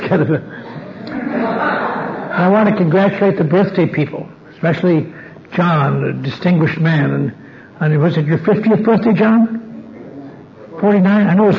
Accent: Wisconsin, United States; I'm from a little town up in northern Wisconsin. I came from Norwegian background

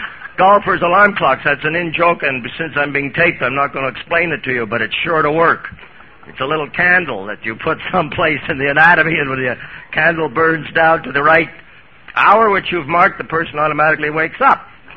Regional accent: Montreal, Quebec, Canada; Everybody always asks me, where do you come from? And my real home is Montreal, Canada.

